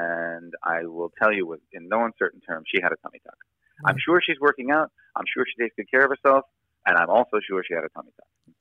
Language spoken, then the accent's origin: English; Levittown, New York, United States; I grew up in Levittown on Long Island, and there were cabinet makers and electricians and auto mechanics and things.